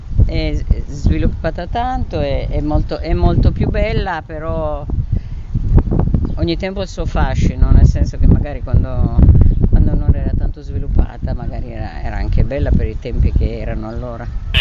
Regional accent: Cagliari, Sardinia, Italy; now in Turin, Italy; Viviamo a Torino e siamo di Cagliari, quindi siamo venuti a trovare sia i parenti e sia naturalmente Cagliari, che è bellissima.

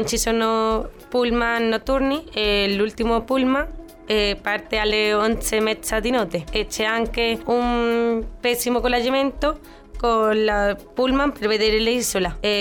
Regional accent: Malaga, Andalusia, Spain; Italian is a second language; now in Cagliari, Italy; Vengo dalla città di Malaga, che si trova in Spagna.

